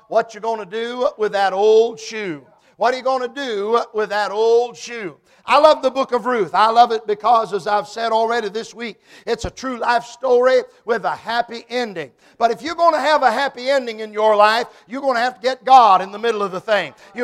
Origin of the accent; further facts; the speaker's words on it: Michigan, United States; And as we used to say when I was growing up in Michigan, he's got first dibs.